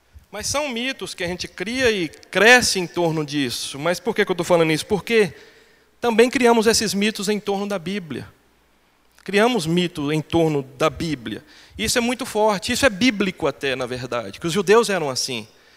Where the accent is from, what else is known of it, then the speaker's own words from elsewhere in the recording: Bahia, Brazil; born there; Quem for fazer missões no sudoeste, onde eu nasci, vai sofrer um choque cultural se for fazer em Salvador, pensando que é igual ou não é.